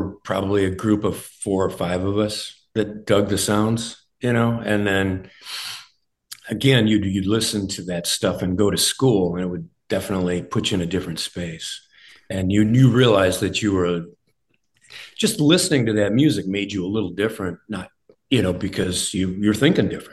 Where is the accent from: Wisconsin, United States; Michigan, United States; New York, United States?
Michigan, United States; East Lansing; I was lucky growing up in East Lansing. A college town, when college towns were really college towns